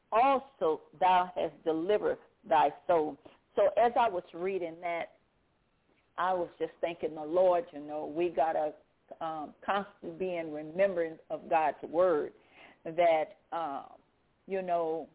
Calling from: Baton Rouge, Louisiana, United States; I'm calling from Baton Rouge, Louisiana.

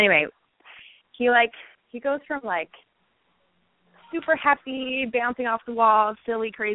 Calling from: Virginia, United States; I'm calling from Virginia. I'm coming to see you next week in Baltimore.

